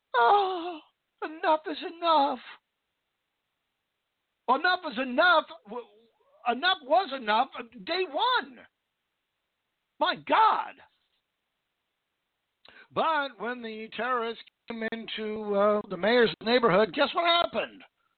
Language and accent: English; Washington, United States; I grew up in Washington State, right across the river from Portland, Oregon.